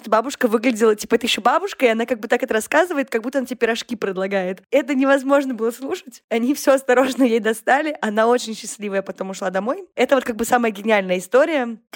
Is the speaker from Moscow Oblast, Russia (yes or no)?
no; Saint Petersburg, Russia; жила все детство на Удельной в Петербурге